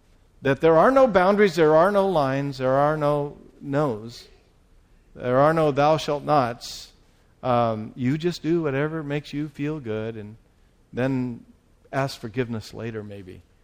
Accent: United States; I'm not going to talk about any place else because I'm an American citizen.

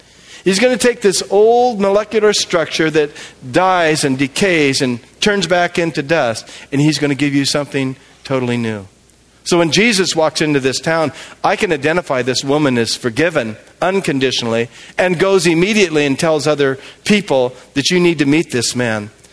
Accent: United States; As a white person, as an American, with my accent

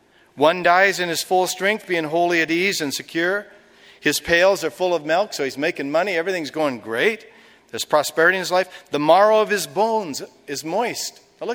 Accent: Portland, Oregon, United States; As a boy growing up in Portland, Oregon, there were a lot of train tracks and a big old funky station downtown on the west side of Portland.

